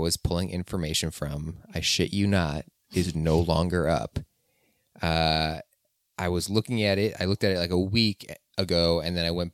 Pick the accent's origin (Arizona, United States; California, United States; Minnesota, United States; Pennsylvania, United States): Minnesota, United States; But I think only because I'm from Minnesota.